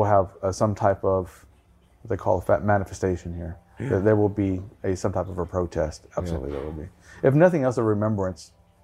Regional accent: Texas, United States; because, you know, as a Texan, it's really easy for me to say, that shit would never happen there, right?

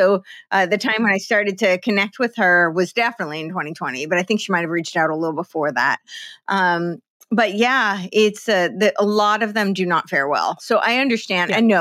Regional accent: New Jersey, United States; I grew up in New Jersey, and New Jersey was a very Catholic state.

